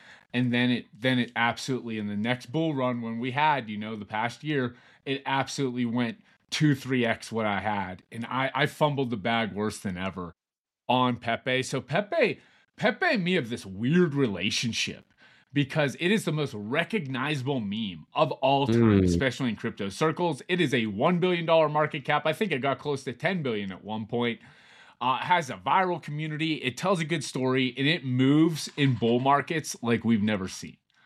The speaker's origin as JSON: {"language": "English", "town": "Pittsburgh", "region": "Pennsylvania", "country": "United States", "said": "Again, I'm from Pittsburgh."}